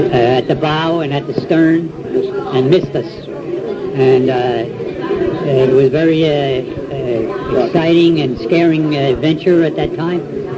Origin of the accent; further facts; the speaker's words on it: Jersey City, New Jersey, United States; I was born in Jersey City, grew up there, got out of high school.